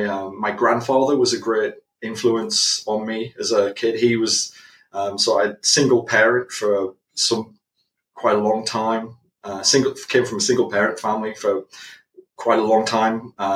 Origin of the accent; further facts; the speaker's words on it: Middlesbrough, North East England, United Kingdom; I mean, Middlesbrough is a very industrial town. So steel works and chemical works and things like that.